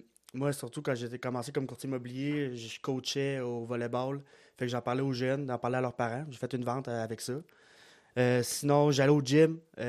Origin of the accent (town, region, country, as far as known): Quebec, Canada